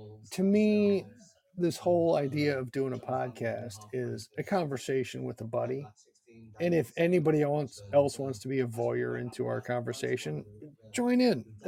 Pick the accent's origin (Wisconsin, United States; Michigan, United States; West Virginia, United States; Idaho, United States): Michigan, United States; Detroit; And like I said, my buddy and I do a show. We're from Detroit.